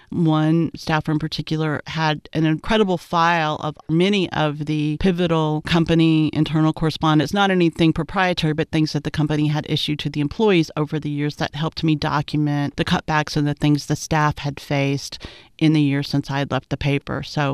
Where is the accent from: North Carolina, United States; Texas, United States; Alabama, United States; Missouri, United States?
Alabama, United States; Huntsville; moved away as an adult; I grew up in Huntsville, Alabama. I left there when I graduated high school, and I've not spent any extensive time back there.